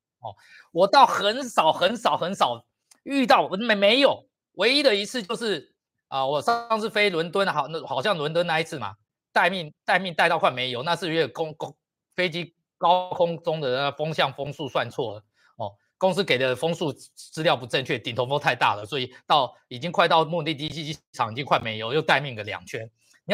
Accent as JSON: {"language": "Chinese", "country": "Taiwan", "said": "你当我们台湾人他妈这么好骗啊？"}